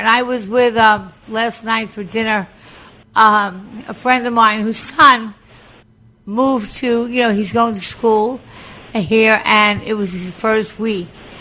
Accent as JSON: {"language": "English", "region": "New York", "country": "United States", "tie": "born or raised there", "said": "but I grew up on Long Island, and I went to school at Adelphi"}